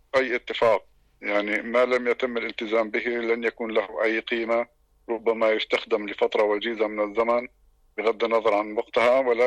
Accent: Gaza Strip, Palestine; لا يمكن لنا كفلسطينيين أن نغادر أرض غزة،

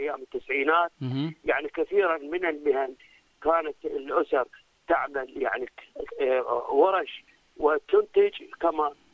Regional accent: Iraq; عندنا بالعراق

